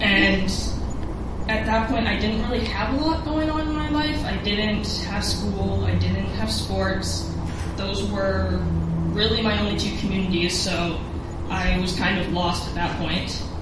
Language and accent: English; Vancouver, British Columbia, Canada; So I grew up in Vancouver.